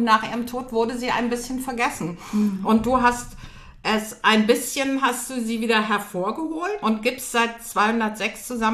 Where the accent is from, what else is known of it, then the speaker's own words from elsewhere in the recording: Berlin, Germany; ich war 4, als ich nach Berlin kam. Aber also ich bin Berlinerin mit Leib und Seele.